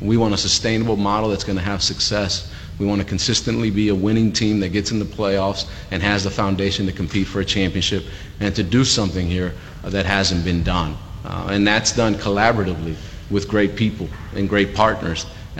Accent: Bogota, Bogotá, Colombia; English is a second language; now in United States; I'm an immigrant from Bogota, Colombia.

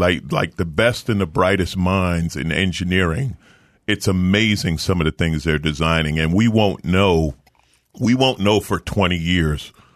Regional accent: New York, United States; growing up in New York, right? It's not like here. We didn't see cool cars a lot.

